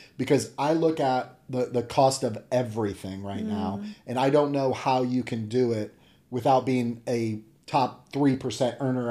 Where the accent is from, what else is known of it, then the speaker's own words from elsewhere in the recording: Ohio, United States; we're both hillbillies from Ohio. We did not have a lot of money.